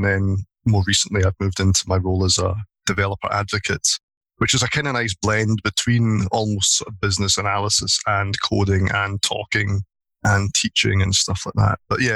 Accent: Glasgow, Scotland, United Kingdom; now in Australia; I am from Scotland originally. I'm actually from Glasgow, which is like the other big city in Scotland. I moved to Australia about 11 years ago.

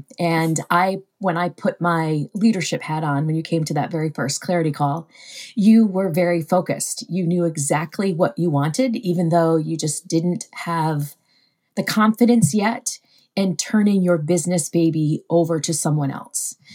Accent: Vermont, United States; here in my home state of Vermont

